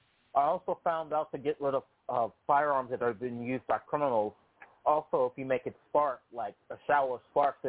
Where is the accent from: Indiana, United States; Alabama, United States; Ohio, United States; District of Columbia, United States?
District of Columbia, United States; Washington; I'm originally from Washington, D.C.